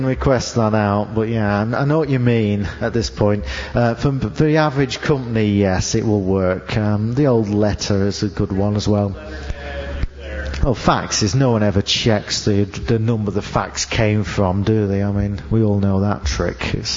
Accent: England, United Kingdom; I'm English, so my pronunciation is a bit different.

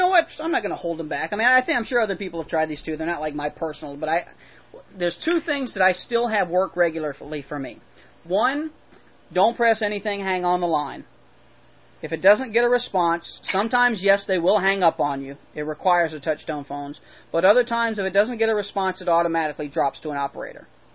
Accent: Southern United States, United States; I'm from the South, man. RC Cola, man.

